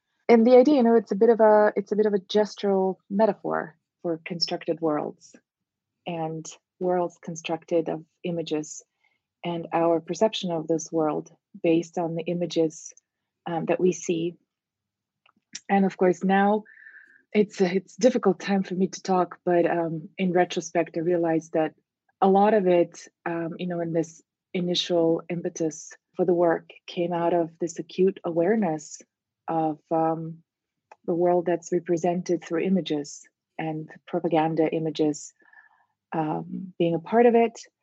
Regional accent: Russia; now in Miami, United States; I grew up in Russia

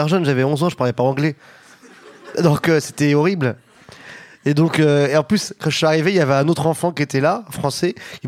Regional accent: France; Que moi, en tant que Français, j'ai pas compris.

